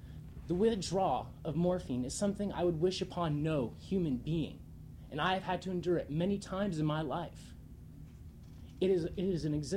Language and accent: English; Juneau, Alaska, United States; I'm from Juneau. I appreciate the opportunity to testify here today. I'm 27 years old.